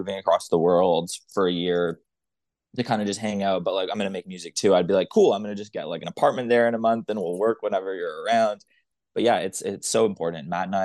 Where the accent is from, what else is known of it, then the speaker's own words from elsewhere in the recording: Toronto, Ontario, Canada; And yeah, I'm from Toronto.